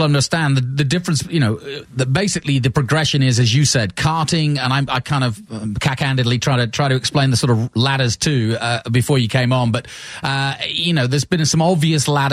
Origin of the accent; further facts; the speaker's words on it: England, United Kingdom; As an Englishman growing up